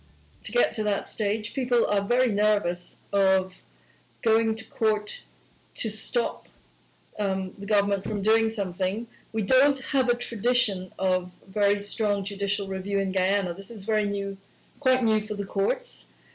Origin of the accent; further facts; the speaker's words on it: Zambia; I grew up in Zambia. We lived in a small area that was really there because of at the time the largest open pit in the world.